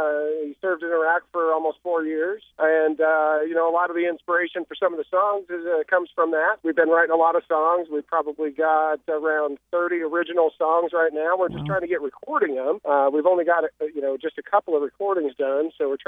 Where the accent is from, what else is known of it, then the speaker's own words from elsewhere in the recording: Gooding, Idaho, United States; born there; now in Hagerman, United States; I was born in Gooding.